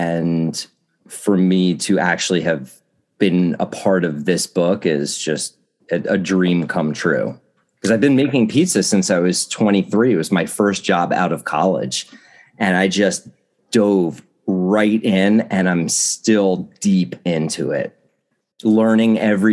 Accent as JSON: {"language": "English", "region": "New Jersey", "country": "United States", "tie": "born or raised there", "said": "Yeah, but I grew up in New Jersey, and we have Italian restaurants all over the place."}